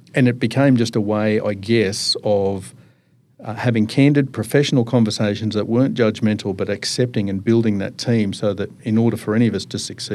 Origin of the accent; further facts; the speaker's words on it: Australia; delegated to me as the Australian inside the Five Eyes